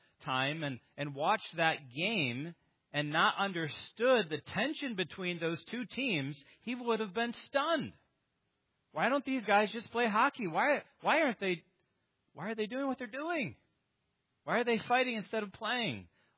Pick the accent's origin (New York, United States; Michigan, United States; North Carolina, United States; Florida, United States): Michigan, United States; Of course, you guys understand that I hail from Michigan, and I'm a hockey fan.